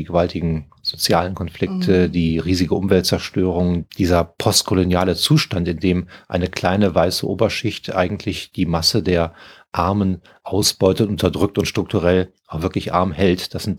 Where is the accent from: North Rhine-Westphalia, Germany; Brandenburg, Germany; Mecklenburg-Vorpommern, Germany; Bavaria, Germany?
North Rhine-Westphalia, Germany; Cologne; meiner Heimatstadt Köln